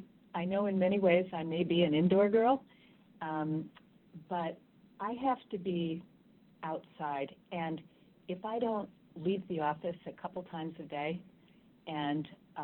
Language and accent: English; Chicago, Illinois, United States; I grew up in Chicago, where we're all born with the sense that we're the luckiest people in the world to be born in such a great city.